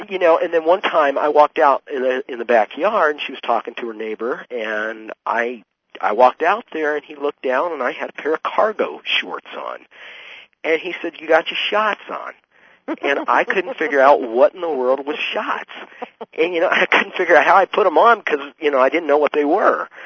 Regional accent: New Mexico, United States; also born or lived in Pennsylvania; And you know, I was born in Pennsylvania, so, but I swear, I mean, I've been out here in the Southwest since I've been 4 years old. Now, we have four distinct seasons in New Mexico

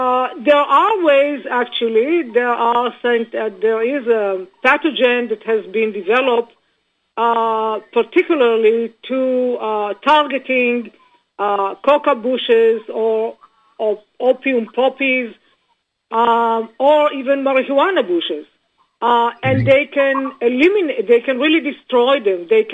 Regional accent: Israel; I grew up in Israel

